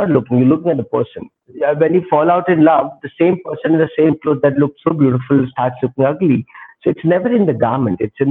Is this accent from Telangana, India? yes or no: no; Rajasthan, India; English is a second language; You know, for me, I'm from Rajasthan. So being economic and being smart is part of the system here.